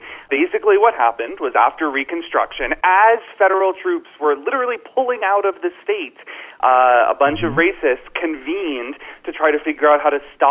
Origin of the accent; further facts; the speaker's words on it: Florida, United States; Florida, as you know, is my home state.